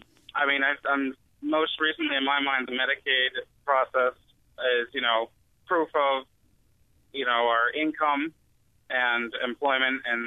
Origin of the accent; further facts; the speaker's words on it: Virginia, United States; I'm from Northern Virginia, and right outside of D.C., everything is very, very, very caught up in red tape.